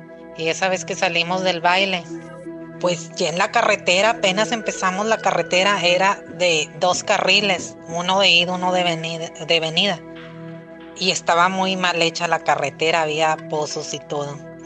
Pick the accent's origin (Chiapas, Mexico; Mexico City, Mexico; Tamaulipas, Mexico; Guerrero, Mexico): Tamaulipas, Mexico; Nuevo Laredo; Yo soy de Nuevo Laredo.